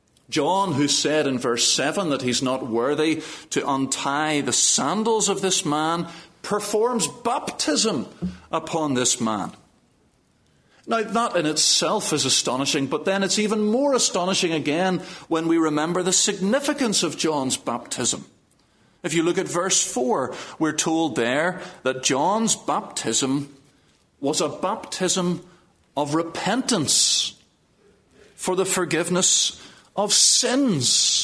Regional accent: Belfast, Northern Ireland, United Kingdom; I come from Belfast. Belfast in Northern Ireland, that place that we hear about on the news all the time

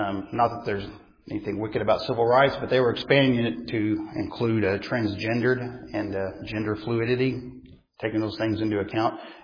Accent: Norman, Oklahoma, United States; I'm from Norman, Oklahoma.

